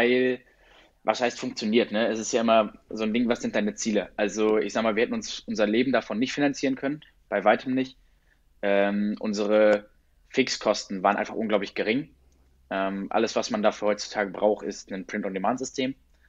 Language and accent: German; Hannover, Lower Saxony, Germany; Also ich komme aus Hannover, für alle, die es nicht wissen.